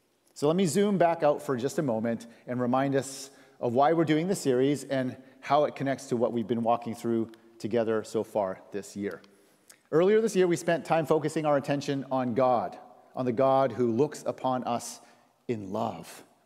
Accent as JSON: {"language": "English", "country": "Canada", "tie": "born or raised there", "also_born_or_lived": "United States", "said": "I was born in America, but I also grew up in Canada, so I have these two citizenships and cultural identities."}